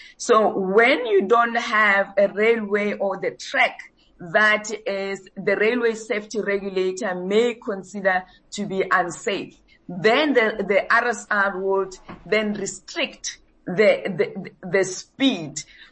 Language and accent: English; Springs, Gauteng, South Africa; I come from Springs.